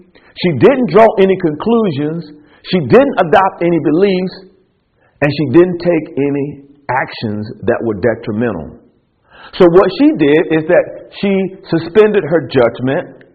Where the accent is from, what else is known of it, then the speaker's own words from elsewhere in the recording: Alabama, United States; And I'm from Alabama, by the way, in case I didn't tell you earlier. But I'm from Alabama